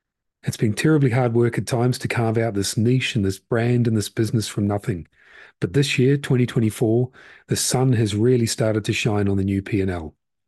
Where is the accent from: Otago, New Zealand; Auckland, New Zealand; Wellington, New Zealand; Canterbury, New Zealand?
Wellington, New Zealand; Paraparaumu; When I was 7 years old, I won a raffle in my hometown of Parapararuma in Aotearoa, New Zealand, where I grew up.